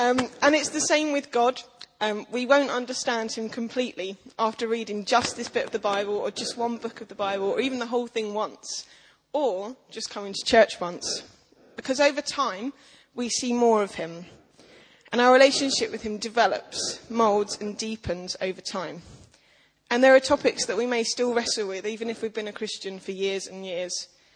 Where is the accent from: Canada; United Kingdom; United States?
United Kingdom; East of England; I'm from Essex, I use that as my excuse a lot, but it's okay.